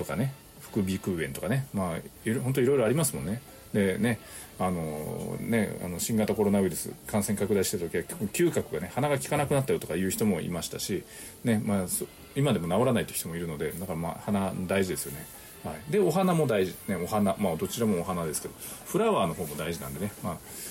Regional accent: Nagasaki, Japan; 長崎出身ですって言うとね、原爆のねことについてね、お話しするっていうか話題になるんですよね

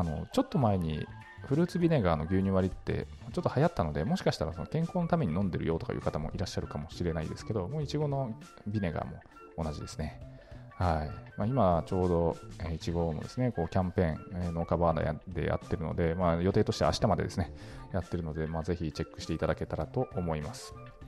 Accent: Nagasaki, Japan; 私の出身島原半島はですね、結構大規模な農家さんとかも多いので、

